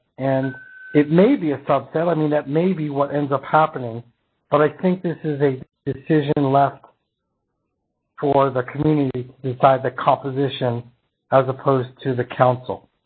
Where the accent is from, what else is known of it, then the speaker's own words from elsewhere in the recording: New York, United States; accent: New York; I think it may be my New York accent or being late at night.